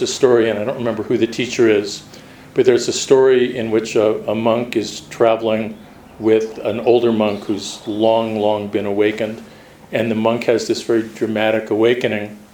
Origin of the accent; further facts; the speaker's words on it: New York, United States; That's hard for me because I'm from New York, but yeah, I'll try.